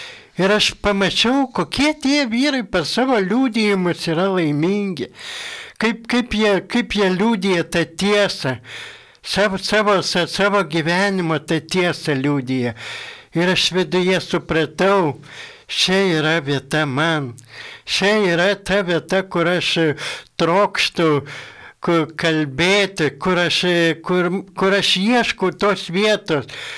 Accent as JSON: {"language": "Lithuanian", "town": "Panevėžys", "region": "Panevėžys County", "country": "Lithuania", "said": "39 metai, esu iš Panevėžio. Dievą pažinau per savo tikėjimo kelią, per ligas, nes aš gimiau su daug ligų, gimiau tikinčioj šeimoje"}